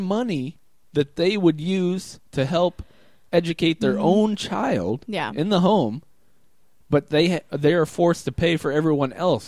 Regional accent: Illinois, United States; And, well, I'm from Illinois, and that's where he's from.

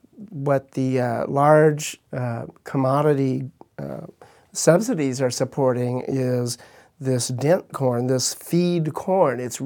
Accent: Midwest, United States; Hay, as Janet mentioned, which was, you know, again, growing up in the Midwest, I remember all the hay barn.

